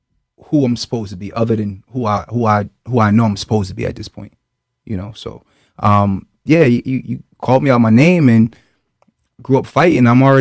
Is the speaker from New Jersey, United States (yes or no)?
yes; Camden, New Jersey, United States; I moved from Camden to Haddonfield. I'm only one of five black kids in the whole school.